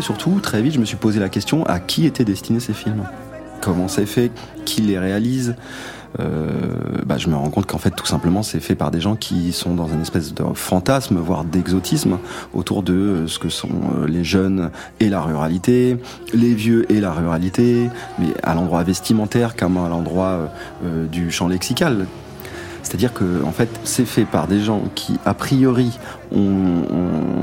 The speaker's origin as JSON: {"language": "French", "town": "Longué-Jumelles", "region": "Pays de la Loire", "country": "France", "tie": "born or raised there", "also_born_or_lived": "Angers", "said": "Je suis né à Angers. Dans le 49 en Anjou, et j'ai grandi dans un village, dans une petite ville qui s'appelle Longué-Jumelles, dans le Maine-et-Loire, que l'on qualifie chez nous de Nord-Loire"}